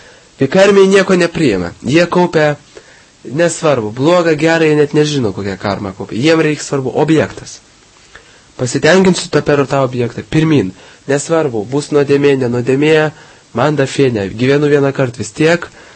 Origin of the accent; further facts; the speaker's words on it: Kaunas, Kaunas County, Lithuania; born there; Ne, mes gimėm Kaune.